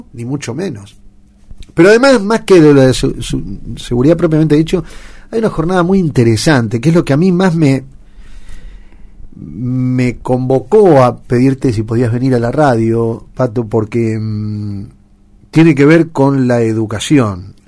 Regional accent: Olavarría, Buenos Aires Province, Argentina; born there; now in Las Flores, Argentina; digo nosotros acá en Las Flores, porque si bien yo soy nacido en Olavarría, pero digo acá en Las Flores

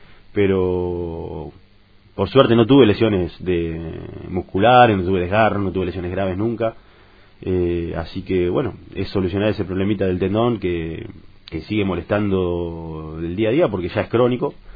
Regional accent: Las Flores, Buenos Aires Province, Argentina; amo Las Flores, amo mi tierra y es mi cable a tierra, siempre lo digo, vengo acá porque es donde me siento en mi casa realmente

